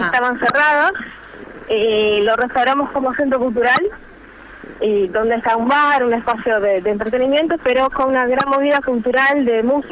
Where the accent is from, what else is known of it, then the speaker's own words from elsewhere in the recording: Brazil; Spanish is a second language; Yo soy brasilera.